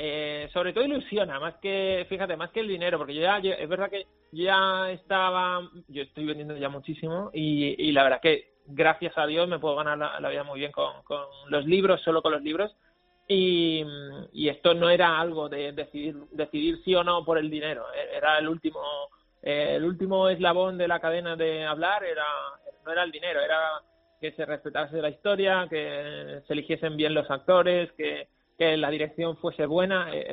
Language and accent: Spanish; Mijas, Andalusia, Spain; Yo soy de Las Lagunas, en Mijas Costa. Es un barrio de pisos blancos, un barrio muy normal. Y además siempre he vivido en esa misma zona